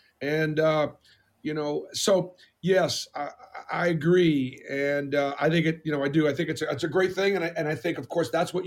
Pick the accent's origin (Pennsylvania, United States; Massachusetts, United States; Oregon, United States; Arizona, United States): Massachusetts, United States; Boston; But growing up in Boston was very difficult because, you know, I went to Temple, I grew up conservative.